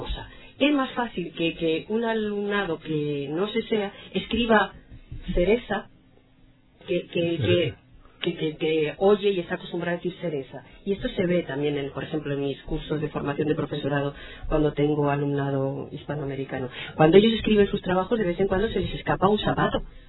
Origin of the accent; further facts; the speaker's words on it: Spain; accent: Castilian; tú hablas andaluz y tú hablas igual de bien que yo, que tengo acento castellano.